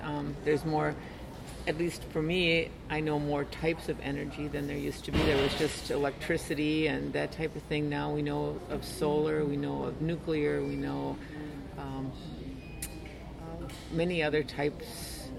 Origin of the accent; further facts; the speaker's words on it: Princeton, Wisconsin, United States; Well, I was born on June 4th, 1951, and I grew up in Princeton, Wisconsin.